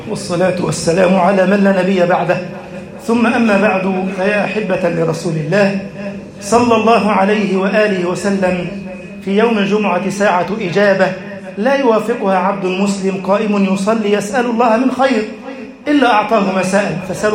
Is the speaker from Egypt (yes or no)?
yes; Egypt; اللهم اجعل بلدنا مصر أمنا أمانا